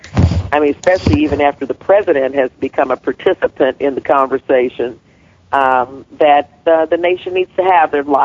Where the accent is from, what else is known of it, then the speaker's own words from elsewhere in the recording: the South, United States; I mean, you know, growing up in the South, those were experiences for me.